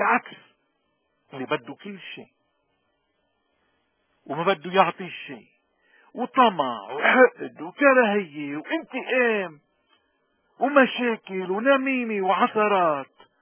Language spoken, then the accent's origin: Arabic; Lebanon; إذا أخذنا على نطاقنا نحن بس كلبنانيين